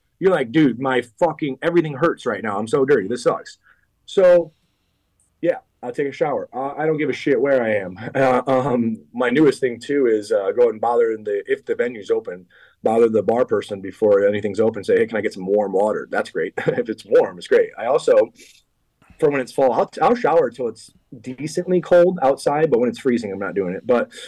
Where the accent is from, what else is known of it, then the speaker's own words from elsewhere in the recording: Philadelphia, Pennsylvania, United States; We're from Philly.